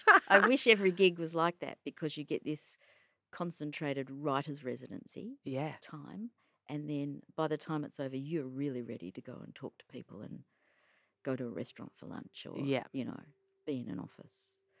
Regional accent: Australia; also born or lived in New Zealand; I'm Australian, and then I was living in New Zealand and published in New Zealand.

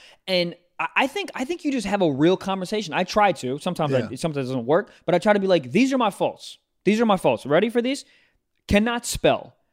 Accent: Maryland, United States; Have you had Chesapeake Bay crabs from my home state of Maryland?

